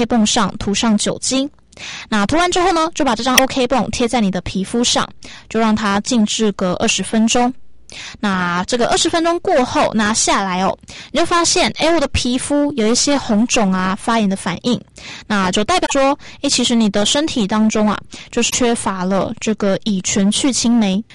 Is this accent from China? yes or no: no; Taiwan; 其实台湾人就是我们这个人种吗？我们台湾人的体质来讲，其实是比较不适合喝酒的哦。